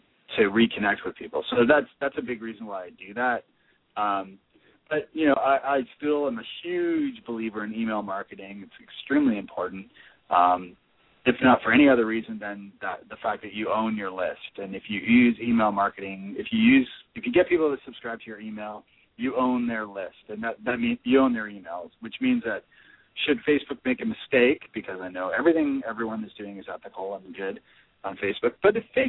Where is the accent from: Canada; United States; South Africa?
Canada; I'm Canadian, so I get to have one of those.